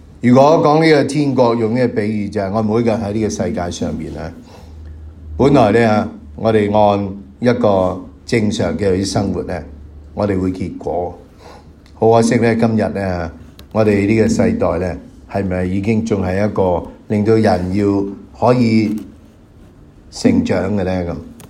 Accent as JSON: {"language": "Cantonese", "country": "China", "said": "我哋過新年啦，一年要過去喺我哋中國人嘅年，"}